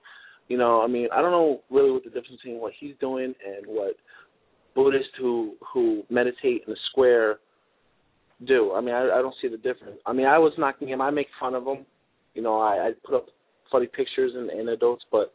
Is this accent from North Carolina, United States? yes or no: no; Orlando, Florida, United States; I mean, like I said, I'm from Orlando